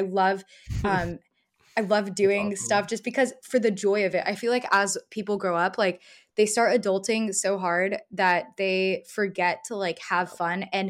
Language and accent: English; Dallas, Texas, United States; Like, so I grew up in Dallas, Texas. My family originally was from Eastern Europe in Bulgaria.